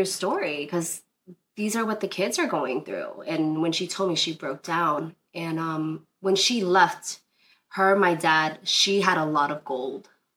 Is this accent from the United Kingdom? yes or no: no; United States; I'm first generation born, but yes, I'm Vietnamese American.